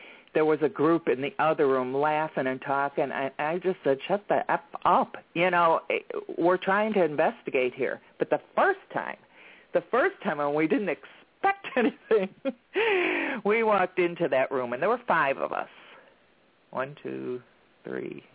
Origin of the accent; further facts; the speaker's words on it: Chicago, Illinois, United States; I am from Chicago.